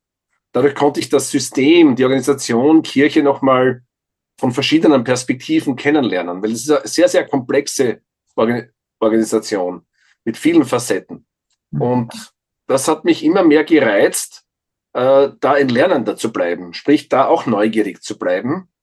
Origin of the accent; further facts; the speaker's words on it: Feldkirchen bei Graz, Styria, Austria; ich bin in Feldkirchen bei Graz aufgewachsen. Das ist ein Vorort, der mittlerweile, wenn man drüber fliegt, sieht man das nicht mehr, weil das alles zusammenwächst, in einer Metropolitan Area quasi. Und wie ich ein Kind war in den 60ern